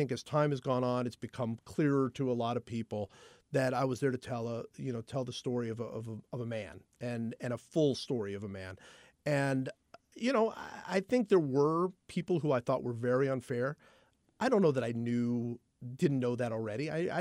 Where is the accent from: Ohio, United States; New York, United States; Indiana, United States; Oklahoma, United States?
Ohio, United States; Cleveland; The NBA championship is very personal for me because I am from Cleveland, and watching what LeBron James is doing.